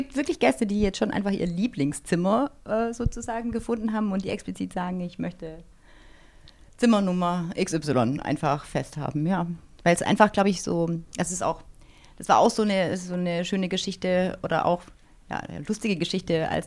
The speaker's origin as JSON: {"language": "German", "town": "Pforzheim", "region": "Baden-Württemberg", "country": "Germany", "said": "Also ich komme ursprünglich aus dem Pforzheimer Raum"}